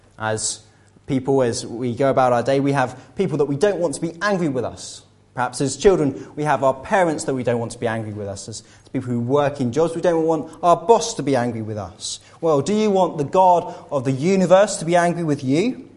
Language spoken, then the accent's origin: English; United Kingdom; because I'm British